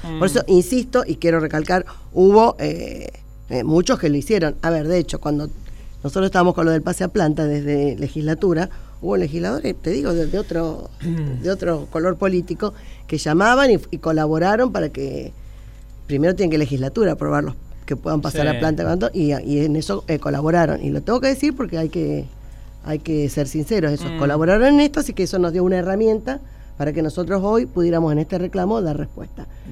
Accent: Rosario, Santa Fe, Argentina; Yo soy rosarina, nacida, criada, estudiada, o sea, tengo un afincamiento importante en la región.

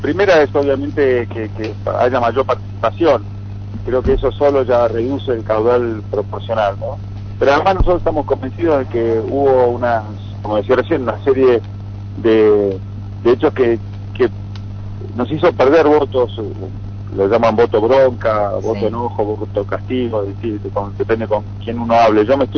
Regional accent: Argentina; somos muchísimos los argentinos

